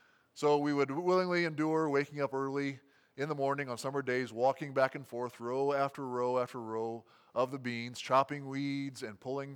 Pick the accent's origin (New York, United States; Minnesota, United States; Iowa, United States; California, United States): Iowa, United States; I grew up in Northwest Iowa